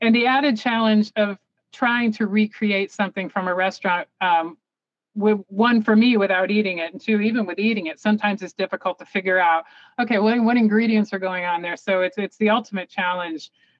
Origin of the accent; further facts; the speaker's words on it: Tarpon Springs, Florida, United States; I grew up in Florida, in the Tarpon Springs area. I don't know if you've ever been down there. They have a huge Greek population in Tarpon Springs.